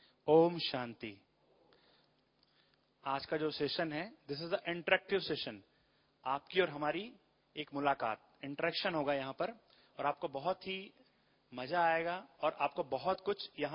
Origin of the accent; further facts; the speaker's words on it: India; कितने महान हैं हम भारतवासी जो हमारा जन्म भारत में हुआ।